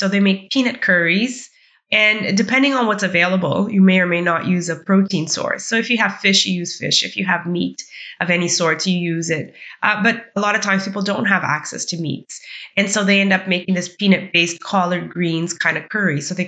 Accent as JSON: {"language": "English", "country": "Canada", "tie": "born or raised there", "also_born_or_lived": "Mozambique", "said": "So I was raised in Canada, but I was born in Mozambique, which is a Portuguese-speaking country on the border of South Africa. It used to be a Portuguese colony back in the day. So my family is of mixed Portuguese and African heritage"}